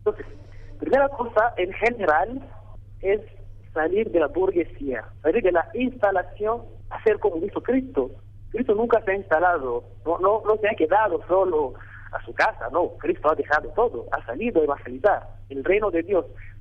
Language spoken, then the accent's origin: Spanish; Rwanda; Yo vengo de Ruanda. Ruanda es un país donde hubo genocidio el año 94. Murieron más de 1 millón de personas en 3 meses. Yo estaba destruido. Era muy pequeño, muy niño.